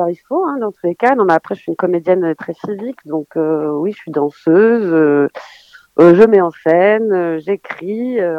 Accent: Bosnia & Herzegovina; Je suis croate de Bosnie-Herzégovine.

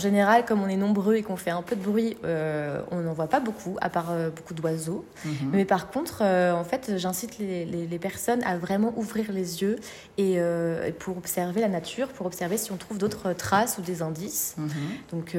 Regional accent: Les Adrets, Auvergne-Rhône-Alpes, France; Pour l'instant, je suis surtout en Belledonne, ouais. Parce que donc, moi, je viens des Adrets, donc un petit village en Belledonne.

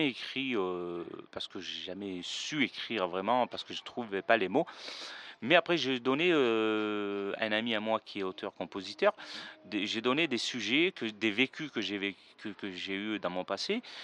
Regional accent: Marseille, Provence-Alpes-Côte d'Azur, France; moved away as an adult; now in Cannes, France; je suis parti de Marseille dans les années 2000. J'ai voulu vivre ici, dans cette vie de Cannes

